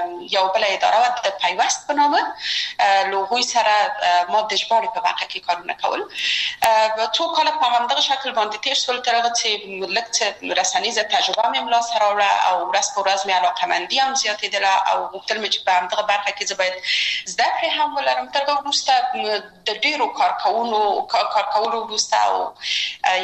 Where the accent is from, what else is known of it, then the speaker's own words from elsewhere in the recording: Kabul, Afghanistan; زه اصلا د میدان وردګو ولایت یم او په کابل کې بیا زیږیدلی یم. په کابل کې زیږیدلی یم، په کابل کې لوی شوم، په کابل کې مې درسونه وویل